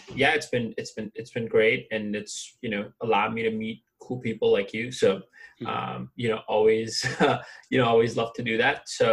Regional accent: India; I grew up in Southeast Asia in India. And also, went to Northwestern, from where I recently graduated

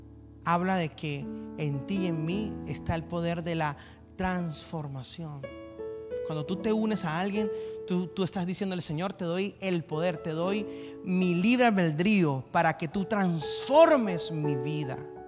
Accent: Venezuela; moved away; Como venezolano, porque soy venezolano, seamos responsables

